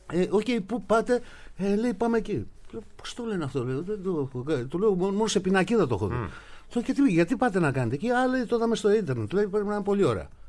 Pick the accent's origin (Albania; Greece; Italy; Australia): Greece; Σαν Έλληνας πια, εγώ φρέντο έπαιρνα